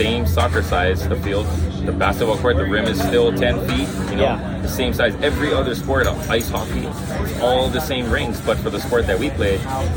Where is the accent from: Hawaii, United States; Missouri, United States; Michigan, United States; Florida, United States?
Hawaii, United States; Maui; I'm from Maui. Probably one of the only guys from Maui that plays on Oahu with the rest of Hawaiian Heat.